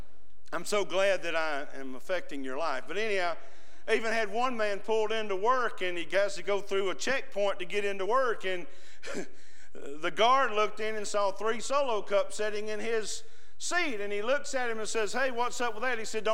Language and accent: English; United States; return to Cleburne County, I used the same excuses. There's no way anybody will listen to me. It's my hometown. It's where I grew up.